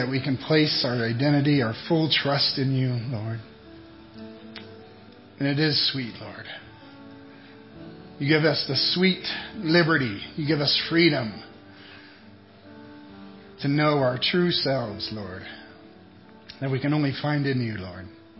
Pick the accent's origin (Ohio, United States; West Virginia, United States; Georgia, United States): Ohio, United States; accent: Ohio; So my Ohio accent, maybe I'll just keep it nice and even-tempered and everything.